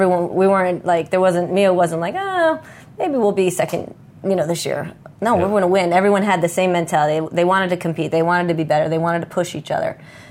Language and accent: English; Connecticut, United States; I remember I grew up in Connecticut in training in the off season when I wasn't with the team.